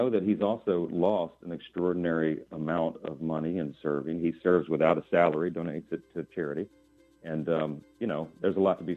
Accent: Shreveport, Louisiana, United States; She grew up outside of New Orleans, and I grew up in Shreveport.

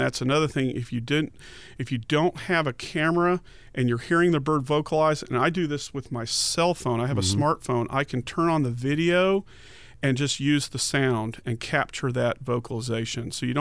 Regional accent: Dallas, Texas, United States; So I remember going back when growing up in Dallas, going to the public library at Preston Royal

